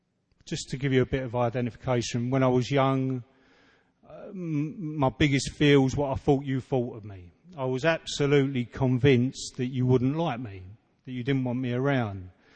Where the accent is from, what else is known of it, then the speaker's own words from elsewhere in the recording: England, United Kingdom; accent: East End; I'm an alcoholic. I'm from England. And I haven't got one of those really refined English accents like the Lannisters or James Bond. I've got quite a guttural East End accent.